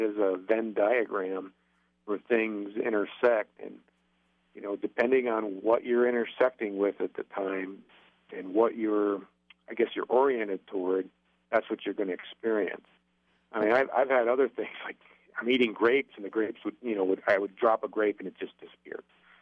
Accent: Northeast, United States; And I say draw, and I don't say drawer because I'm from Northeast

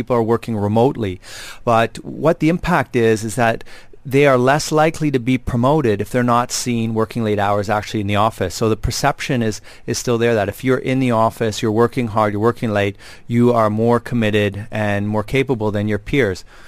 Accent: Canada; I'm Canadian

